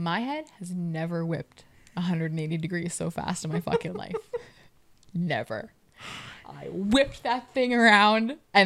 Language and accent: English; Canada; as a Canadian